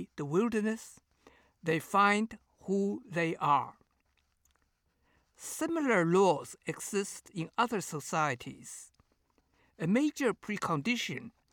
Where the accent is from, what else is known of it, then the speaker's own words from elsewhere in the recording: East China, China; moved away; had I never left my hometown in humid eastern China, I would never have known my desert personality